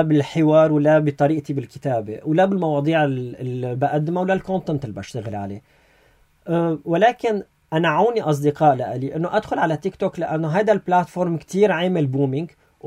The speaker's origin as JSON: {"language": "Arabic", "country": "Syria", "said": "انا شخص، انا سوري"}